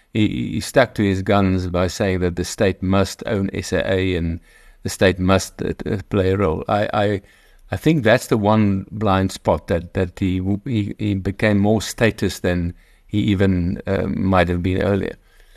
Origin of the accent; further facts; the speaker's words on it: South Africa; I mean, I would refer more to myself as an Afrikaner and a South African than he did as an Indian.